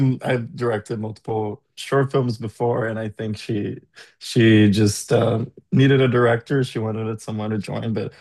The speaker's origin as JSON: {"language": "English", "country": "Brazil", "lives_now": "Los Angeles, United States", "said": "We're both from Brazil, but we didn't hang out there much. And then I moved to Chicago, and then I moved"}